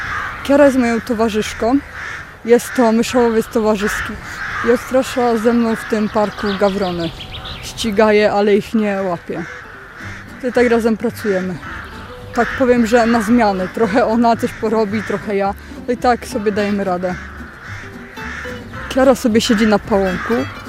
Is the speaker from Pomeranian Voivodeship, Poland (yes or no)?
no; Połaniec, Świętokrzyskie Voivodeship, Poland; Urodziłam się w Połańcu, mieszkam tam całe swoje życie, czyli 21 lat. Tam mam przyjaciół, rodzinę, chłopaka.